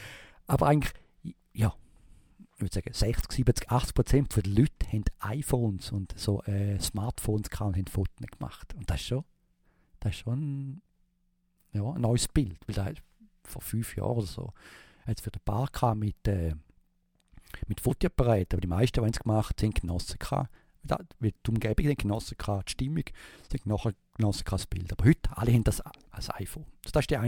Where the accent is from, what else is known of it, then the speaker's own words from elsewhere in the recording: Switzerland; Als Schweizer